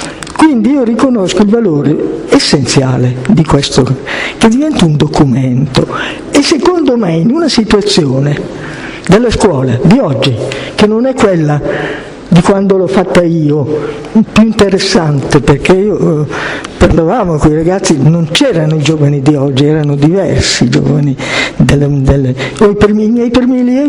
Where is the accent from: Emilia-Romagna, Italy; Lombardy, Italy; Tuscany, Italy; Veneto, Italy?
Emilia-Romagna, Italy; Piacenza; io sono di Piacenza, ricordo la resistenza in provincia di Piacenza, in Val Nure, dove io ero sfollata con i miei.